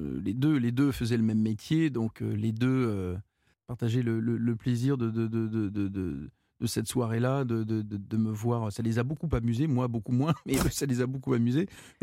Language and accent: French; California, United States; j'ai grandi aux États-Unis. Ouais, en fait, on a déménagé en 71. Tu sais, le siècle dernier.